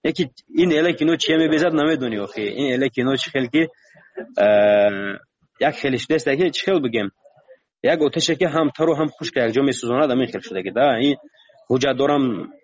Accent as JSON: {"language": "Persian", "country": "Tajikistan", "said": "من گفتم من تاجیکم گفتم از تاجیکستانم"}